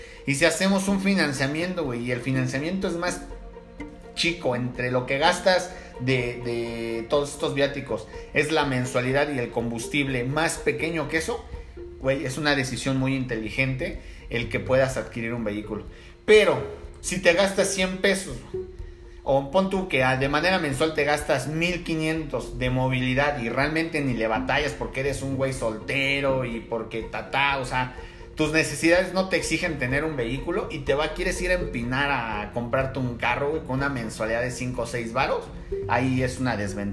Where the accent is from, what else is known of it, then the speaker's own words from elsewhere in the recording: Toluca, State of Mexico, Mexico; Nosotros somos Toluca, Estado de México, pero fuimos a Zapopan